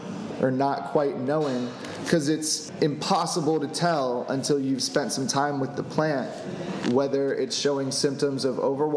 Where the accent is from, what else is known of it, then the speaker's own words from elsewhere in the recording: Florida, United States; Yes, I'm from Florida, so.